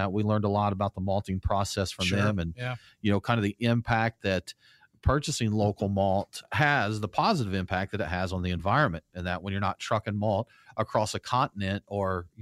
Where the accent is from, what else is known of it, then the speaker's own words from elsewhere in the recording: Dunn, North Carolina, United States; That's where my dad's side of the family's from. We're from Dunn, North Carolina there.